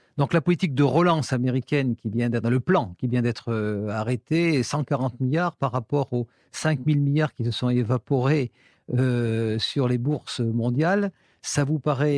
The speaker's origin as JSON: {"language": "French", "country": "France", "said": "que nous connaissons bien en tant que Français"}